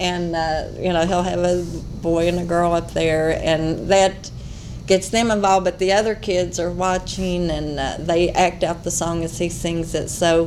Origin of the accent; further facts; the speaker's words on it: Kentucky, United States; when he realized I was from Greene County, he got all excited and was questioning him about Jane Todd Crawford.